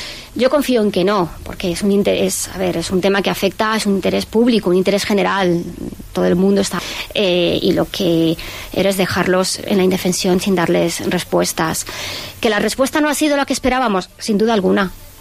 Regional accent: Spain; yo como juez español

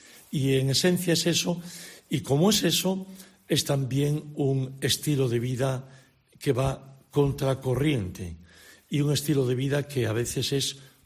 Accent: Asturias, Spain; also born or lived in Castile and León; yo soy también español, asturiano, me he movido mucho durante 16 años por Castilla y León, he estado muchas veces en Zamora.

